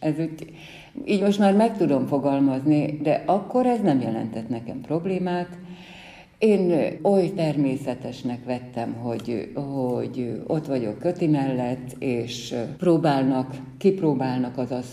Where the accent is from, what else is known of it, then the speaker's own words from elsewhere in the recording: Gyöngyös, Heves, Hungary; also born or lived in Jászberény; el kellett jönnünk Jászberényből, ahol éltünk, születtem, nagymamáim még éltek, családom élt. 64-ben költöztünk Gyöngyösre, én 10 évesen, 9 évesen kerültem. Legszebb gyermekéveimet ott éltem.